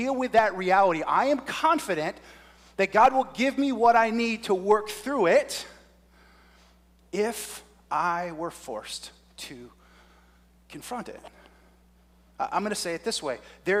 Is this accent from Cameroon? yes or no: no; New Jersey, United States; I grew up in New Jersey, South Jersey, about an hour from the ocean.